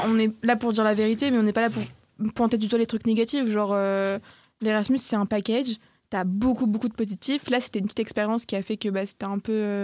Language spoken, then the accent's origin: French; France; je suis française et j'ai rien contre les Allemands